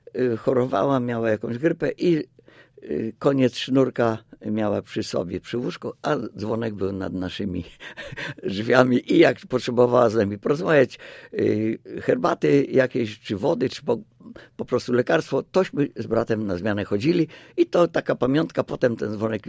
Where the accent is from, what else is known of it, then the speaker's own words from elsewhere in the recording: Mława, Masovian Voivodeship, Poland; born there; a ja się urodziłem w Mławie w 1945 roku